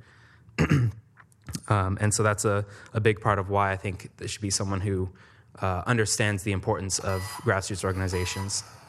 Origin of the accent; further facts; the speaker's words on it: Austin, Texas, United States; I'm born and raised in Austin. I live in District 7 currently.